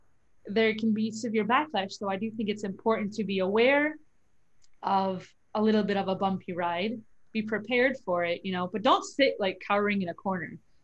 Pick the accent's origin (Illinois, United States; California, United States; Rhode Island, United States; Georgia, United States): Illinois, United States; Chicago; now in Washington State, United States; like I'm from Illinois or from Chicago. You can't go to any restaurant right now. Everything's takeout. I'm in Washington State right now.